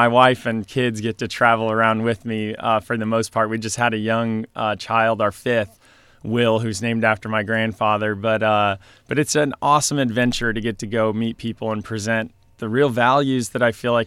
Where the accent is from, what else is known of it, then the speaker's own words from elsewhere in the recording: Illinois, United States; I grew up around them in Illinois and the corruption.